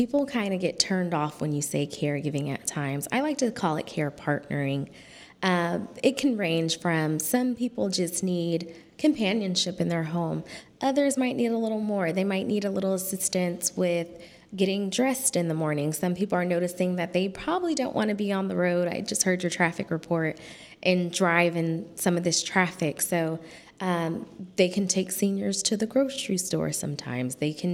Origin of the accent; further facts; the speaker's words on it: California, United States; now in Napa, United States; I'm originally from the Bay Area. I've been in the community for about 4 years now in Napa.